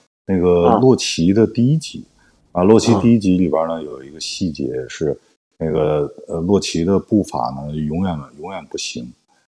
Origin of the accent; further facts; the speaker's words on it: Beijing, China; 我们北京人啊是特别喜欢泰森的啊